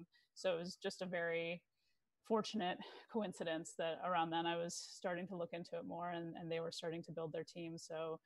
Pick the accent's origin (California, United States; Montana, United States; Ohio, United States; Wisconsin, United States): Ohio, United States; I grew up in Ohio and my mom kept trying to find alternative treatments to make him more comfortable